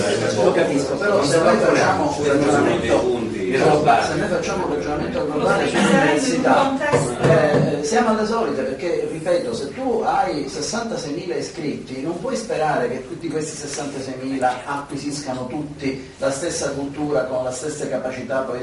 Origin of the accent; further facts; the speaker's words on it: Palermo, Sicily, Italy; da italiani, e poi ci aggiungerei anche da siciliani e da palermitani